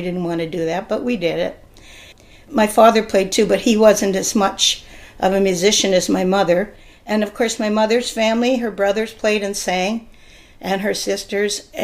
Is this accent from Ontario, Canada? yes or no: yes; Brodhagen, Ontario, Canada; also born or lived in Seaforth / Dublin; I grew up from 1 to 10 years old, or from baby to 10 years old, yep, in Dublin, Ontario, right on Number 8 Highway. And then from age 10 to 17, I grew up in Broadhagen.